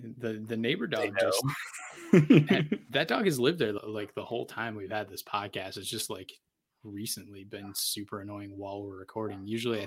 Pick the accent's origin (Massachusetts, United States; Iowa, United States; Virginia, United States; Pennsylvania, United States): Massachusetts, United States; Amherst; I grew up in Amherst or around Amherst.